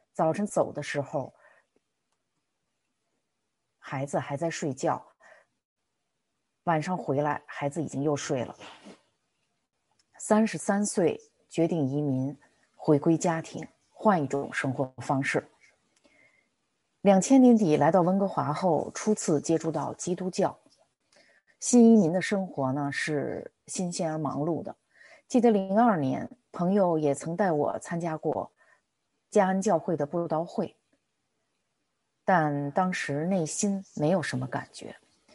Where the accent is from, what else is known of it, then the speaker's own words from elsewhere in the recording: Beijing, China; 我是个60后，出生成长在北京的一个普通的知识分子家庭